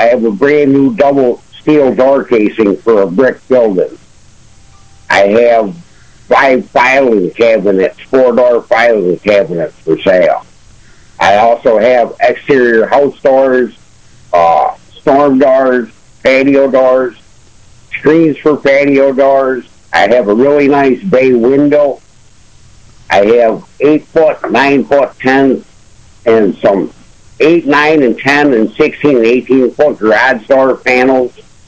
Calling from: Ashford, New York, United States; Call from Ashford, New York.

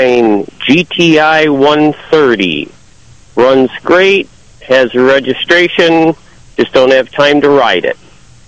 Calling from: Chaffee, New York, United States

